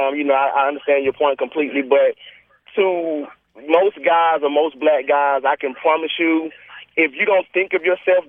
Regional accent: Birmingham, Alabama, United States; You know, I grew up in Birmingham, Alabama, so I've been called that word a number of times

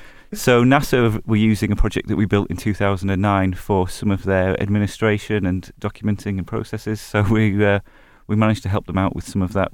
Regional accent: York, Yorkshire and the Humber, United Kingdom; That's right, yeah, we're all from York, pretty much.

